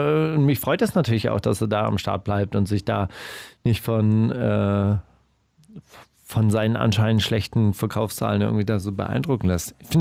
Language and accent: German; Stuttgart, Baden-Württemberg, Germany; Ich komme ja aus Stuttgart